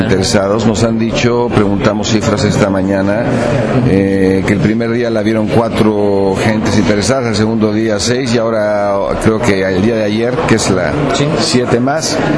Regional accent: Mexico; A nosotros como mexicanos nos llaman mucho, mucho la atención.

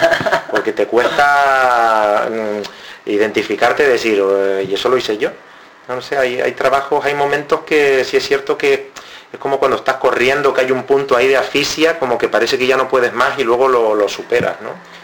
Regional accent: Las Palmas, Canary Islands, Spain; yo soy de Gran Canaria, de Las Palmas.

